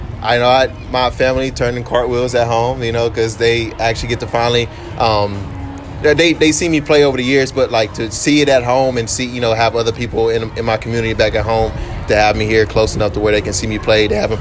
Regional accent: Hattiesburg, Mississippi, United States; we coming from the place that I came from Hattiesburg, and the environment and the community that we had behind our high school baseball team, it was amazing.

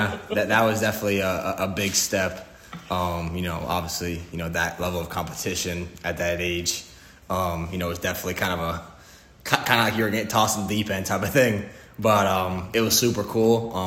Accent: California, United States; now in Florida, United States; So I was born in California and, you know, started playing baseball when I was three. And, yeah, obviously being in California, the Dodgers were my team.

